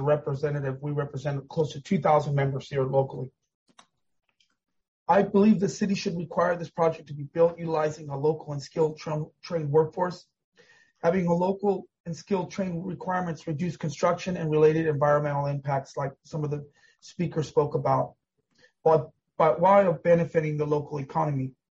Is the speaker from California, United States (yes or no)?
yes; California, United States; I was born and raised in San Luis Obispo County, and my family has deep roots in the county.